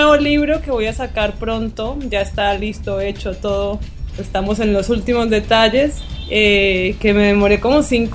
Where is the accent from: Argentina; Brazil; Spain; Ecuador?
Ecuador; now in ?; en realidad no, soy una falsa colombiana porque nací en Ecuador, pero mi familia es colombiana.